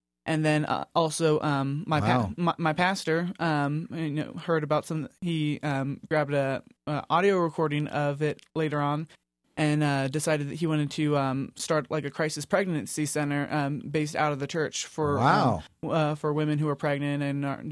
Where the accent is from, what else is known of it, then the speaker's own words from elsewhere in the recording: Corpus Christi, Texas, United States; Well, I'm from Corpus Christi, Texas, and this past February, I competed in the Corpus Christi Right to Life Oratory Contest.